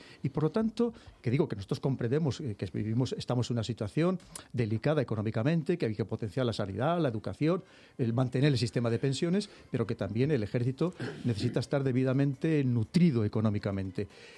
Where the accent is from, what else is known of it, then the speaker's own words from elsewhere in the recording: Spain; somos el pueblo español